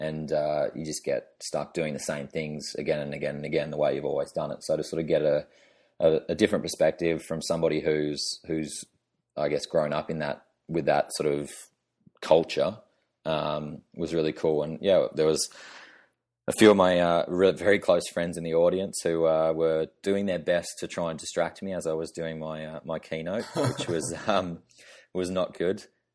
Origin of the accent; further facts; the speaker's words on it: Tasmania, Australia; Tasmania State Conference, back in my home state.